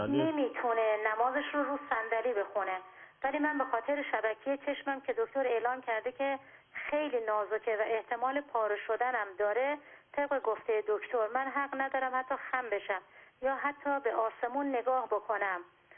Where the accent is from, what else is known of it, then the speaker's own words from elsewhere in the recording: Shiraz, Fars, Iran; moved away as an adult; now in Bushehr, Iran; من متولد شیرازم، چندین سالم اونجا بودم، بزرگ شدم، بعدش خب پدر مادرم به رحمت خدا رفتن، من اونجا ازدواج کردم و مدتی بعد اومدم بوشهر. الان سالام هست که اون بوشهر زندگی میکنم